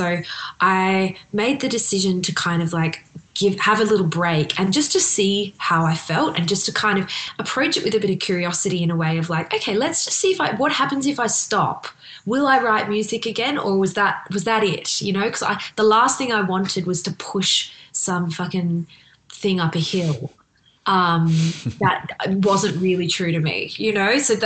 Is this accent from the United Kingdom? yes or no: yes; Wales, United Kingdom; And then my mum was born in Wales. So I feel, and I grew up, I spent a lot of my childhood in Wales.